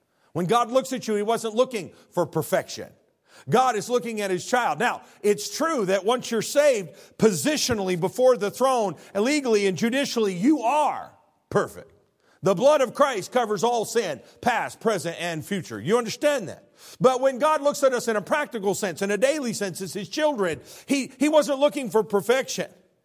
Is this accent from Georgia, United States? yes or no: no; Illinois, United States; When I go and visit family or friends where I was raised up back in Illinois, they live on nostalgia.